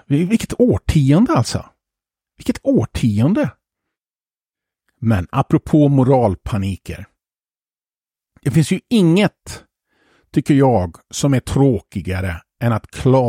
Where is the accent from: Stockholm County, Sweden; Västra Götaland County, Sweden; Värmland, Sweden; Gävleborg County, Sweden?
Västra Götaland County, Sweden; Södra Ryd; Jag kommer ihåg moralpaniken när jag var ung i Södra Ryd.